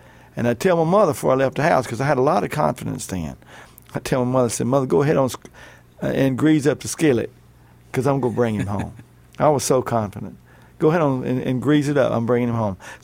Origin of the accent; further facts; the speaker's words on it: Mississippi, United States; When I grew up in Mississippi, you know, kind of a rural situation